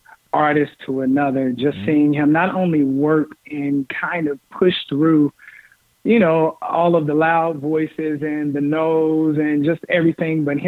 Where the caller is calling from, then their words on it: Victorville, California, United States; I am in Victorville.